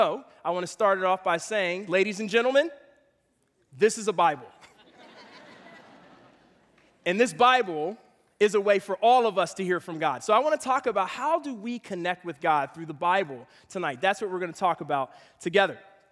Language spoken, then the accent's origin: English; Philadelphia, Pennsylvania, United States; So I'm originally from Philadelphia, if you don't know that.